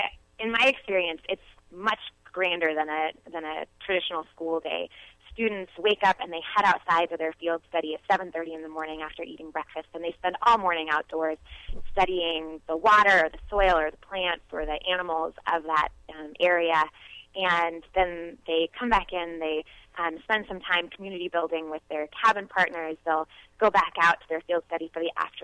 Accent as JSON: {"language": "English", "region": "Oregon", "country": "United States", "tie": "born or raised there", "said": "And where I grew up in Multnomah County, I went to outdoor school as a sixth grader."}